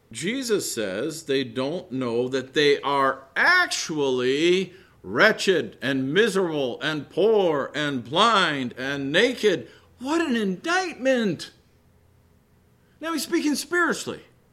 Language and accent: English; United States; I'm rich, I've become wealthy, I have need of nothing, I'm an American